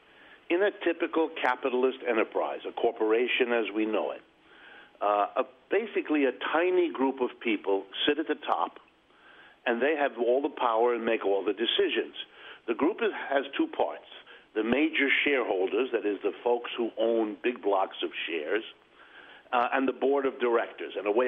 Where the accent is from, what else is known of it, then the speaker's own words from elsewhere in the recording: United States; Well, you know, I'm an American born and bred here and lived all my life here